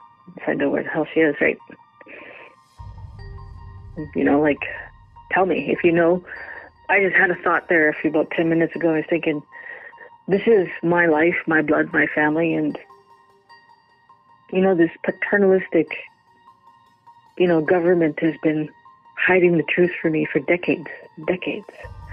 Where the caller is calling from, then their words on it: North Bay, Ontario, Canada; I'm calling from North Bay, Ontario, Canada.